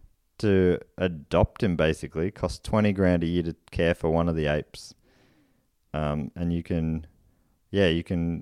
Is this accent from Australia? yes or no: yes; Australia; And that's the only currency that I would accept, especially as an Australian.